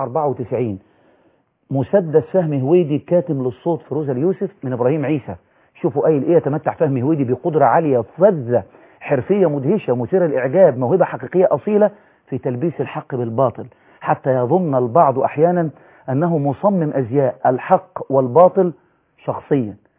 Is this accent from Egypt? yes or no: yes; Alexandria, Alexandria Governorate, Egypt; انا مشوق من اسكندريه.